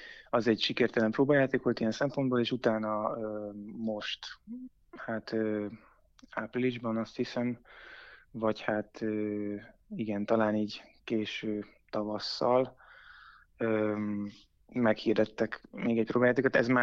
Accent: Pécs, Baranya, Hungary; és én pécsi származású vagyok

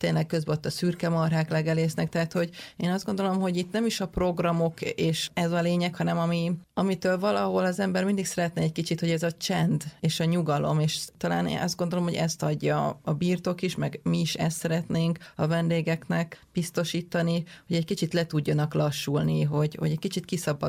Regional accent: Káptalantóti, Veszprém County, Hungary; Megmondom őszintén, én inkább Tótiban nevelkedtem, Káptalan Tótiba, és inkább itt a birtokra csatolnék át, mert hát én is a gyerekkoromat inkább ott töltöttem.

